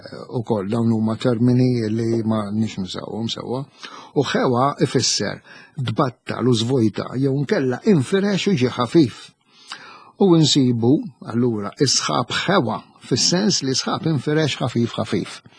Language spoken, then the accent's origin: Maltese; Gudja, South Eastern Region, Malta; però jiena xi 5-6 snin ilu smajtha minant raħli naħa tal-gudja minn għalija